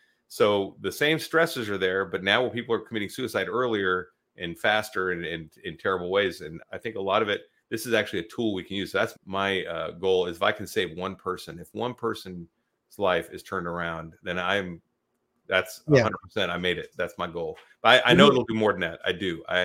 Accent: Texas, United States; I'm a Texan and an American, and I carry a sidearm where I go.

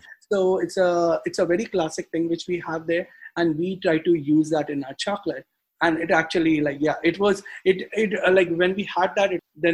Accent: Mumbai, Maharashtra, India; So my family lives in Mumbai, and I grew up in Mumbai, but my family, like, I think we are from Rajasthan, which is the northern west part of India.

